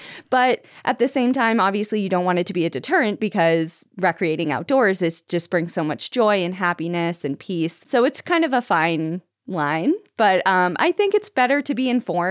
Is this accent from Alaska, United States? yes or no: no; New Hampshire, United States; moved away; I mean, growing up in New Hampshire, obviously we have black bear and moose and things like that. But I've moved over the years to the Pacific Northwest and Colorado